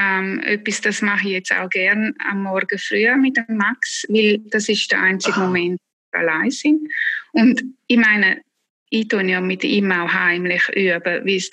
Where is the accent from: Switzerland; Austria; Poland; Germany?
Switzerland; Zurich; born there; Und ich bin in Zürich geboren